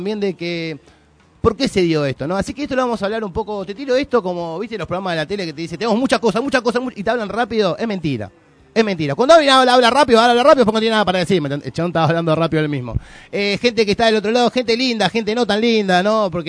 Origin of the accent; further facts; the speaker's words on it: Argentina; uno como es argentino, ¿no? Y está empalpado de este folclore futbolístico